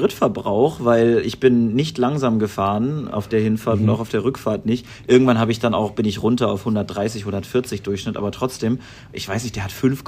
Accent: Thüngersheim, Bavaria, Germany; Würzburg zu zeigen, Tüngersheim zu zeigen, sie ein bisschen mitzunehmen und ihr einfach so auch zu zeigen, wo ich groß geworden bin.

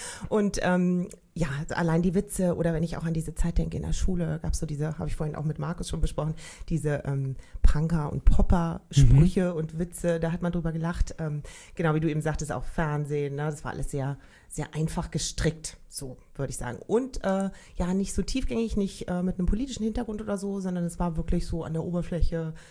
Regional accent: Berlin, Germany; born there; ich bin 1971 geboren in Berlin-Charlottenburg.

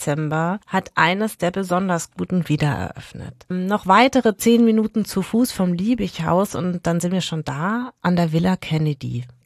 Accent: Munich, Bavaria, Germany; was ich an den Wirtshäusern meiner Heimatstadt München oder an den Kölschkneipen in Köln so liebe.

